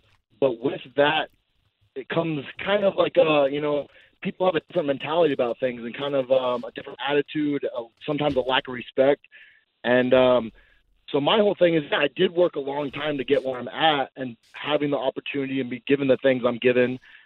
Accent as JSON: {"language": "English", "town": "Glendale", "region": "Arizona", "country": "United States", "said": "No, I'm actually from Arizona."}